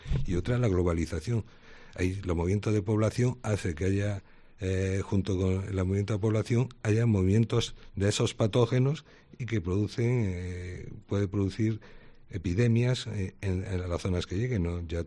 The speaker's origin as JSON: {"language": "Spanish", "region": "Andalusia", "country": "Spain", "said": "yo como andaluz he convivido mucho con ella"}